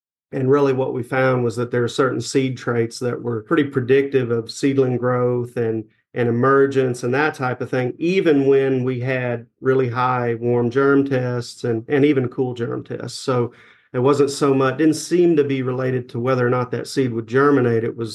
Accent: Arkansas, United States; now in Tifton, United States; Yeah, so I'm actually originally from Arkansas, and my bachelor's and master's was in biology

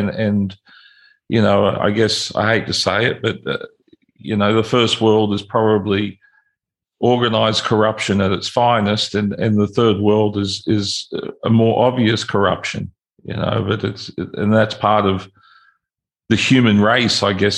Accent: Australia; I was raised in Australia

